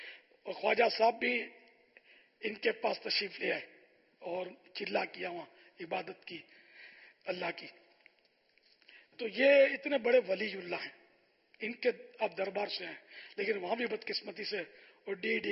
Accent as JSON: {"language": "Urdu", "town": "Karachi", "region": "Sindh", "country": "Pakistan", "tie": "born or raised there", "said": "میں ہوں باب المدینہ کا, میری پیدائش ہے, رہتا بھی باب المدینہ میں ہوں, لیکن اس کا مطلب یہ نہیں کہ میں خالی باب المدینہ کا ہوں."}